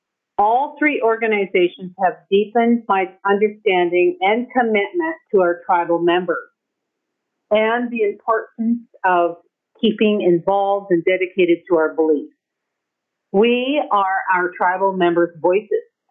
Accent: Wrangell, Alaska, United States; I was born and raised in Wrangell in 1958 and have made Wrangell my home since that time.

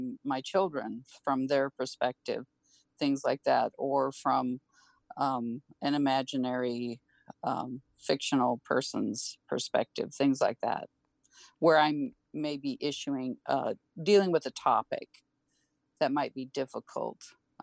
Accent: Wrangell, Alaska, United States; growing up in Wrangell, raising kids in Wrangell

